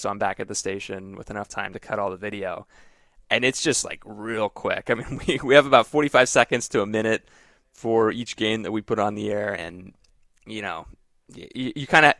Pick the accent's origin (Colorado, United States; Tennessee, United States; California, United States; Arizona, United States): Arizona, United States; Phoenix; When I grew up in Phoenix, Arizona, I went to a small Catholic school. My graduating class was like 84.